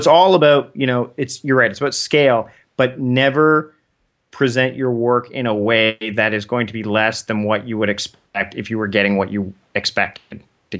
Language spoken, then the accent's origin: English; Canada; the hockey strike as a Canadian, I was deeply affected by this hockey strike